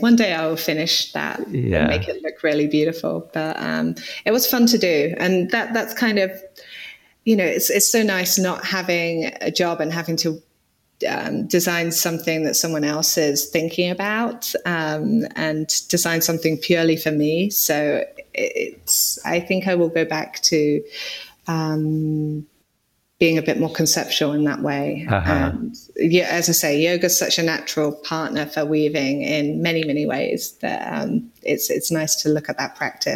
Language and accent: English; United Kingdom; me being British, I don't feel I need to pledge my allegiance so much